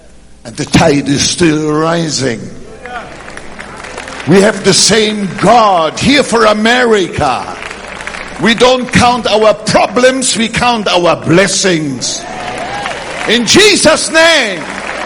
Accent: Florida, United States; As I told you, I come from Florida. And I've been in a couple of hurricanes.

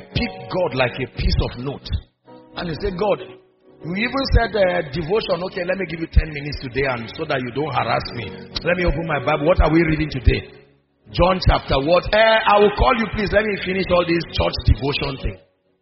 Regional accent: Nigeria; I say, it's my business. I'm a Nigerian.

